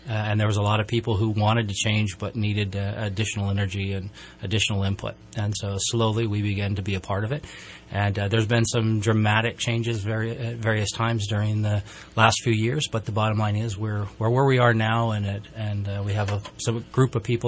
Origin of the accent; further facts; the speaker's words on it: Palo Cedro, California, United States; Well, I grew up here. I grew up out in Palo Cedro. So I've been here 50-plus years.